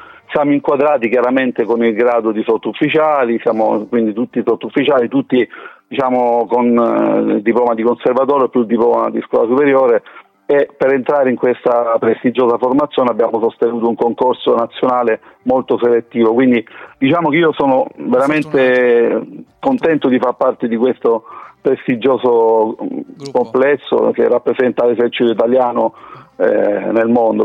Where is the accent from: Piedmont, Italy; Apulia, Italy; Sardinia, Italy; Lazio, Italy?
Lazio, Italy; Marino; born there; ho origini meridionali, mia madre era siciliana, mio padre calabrese, però io sono nato insomma qui vicino Roma, a Marino